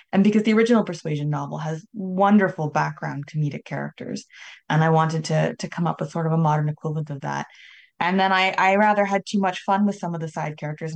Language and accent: English; Canada; because I am a proud Canadian.